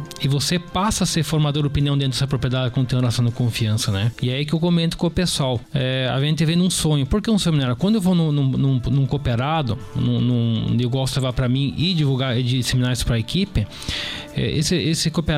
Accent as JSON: {"language": "Portuguese", "town": "Maravilha", "region": "Santa Catarina", "country": "Brazil", "tie": "born or raised there", "also_born_or_lived": "Rio Grande do Sul", "said": "Na verdade, natural, nascimento sou gaúcho, né? Mas minha família sempre me criei em Maravilha, então eu venho de Maravilha, né?"}